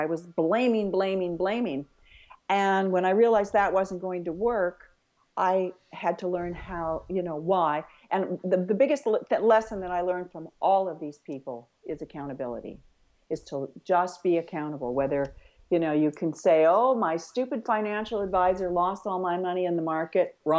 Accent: North Dakota, United States; I'm from North Dakota, so we get that whole Midwestern vibe.

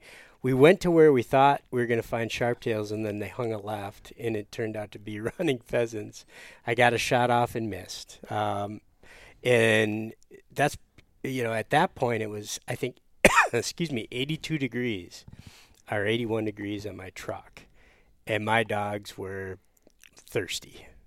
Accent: Michigan, United States; You are the biggest Lions fan I've ever met, and I grew up in Michigan.

